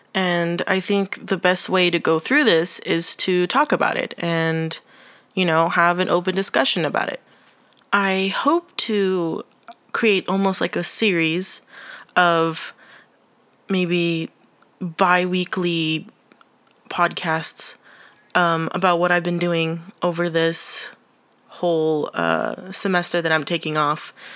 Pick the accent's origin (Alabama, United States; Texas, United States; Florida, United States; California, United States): California, United States; San Francisco; I'm from San Francisco and I'm 19 years old.